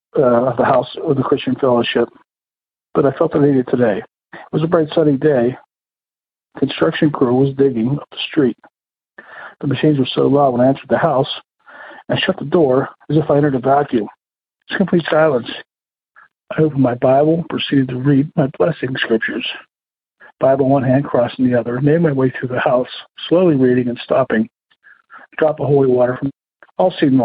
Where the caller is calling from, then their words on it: Pennsylvania, United States; Hi, Tony. I'm calling back from Western PA.